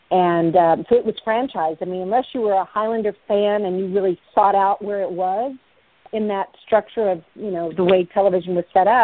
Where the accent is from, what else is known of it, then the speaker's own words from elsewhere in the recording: Arkansas, United States; Same with me growing up in Arkansas.